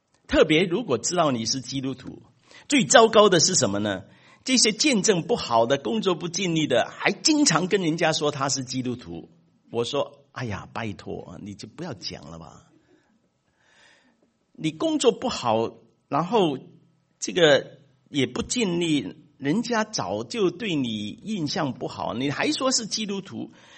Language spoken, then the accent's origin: Chinese; China; 我们中国人呢最能够明白这个了。